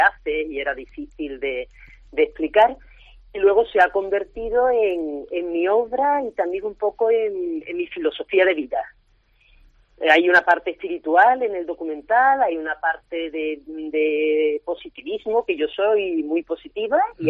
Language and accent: Spanish; Málaga, Andalusia, Spain; yo vivo en Londres, como sí. tú has dicho, a caballo entre Londres y Málaga, más sí. en Londres.